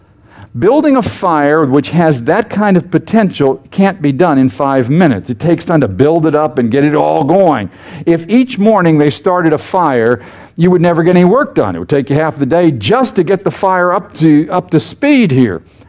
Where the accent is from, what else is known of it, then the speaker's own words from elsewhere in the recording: United States; It doesn't matter that I'm American. I still cheer for the Americans when they play games and all the rest of it.